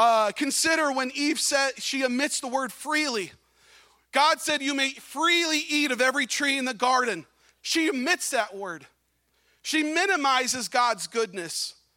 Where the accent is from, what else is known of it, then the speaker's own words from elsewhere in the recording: Wisconsin Rapids, Wisconsin, United States; I'm from Wisconsin Rapids, little country church in the middle of Wisconsin, in the middle of nowhere.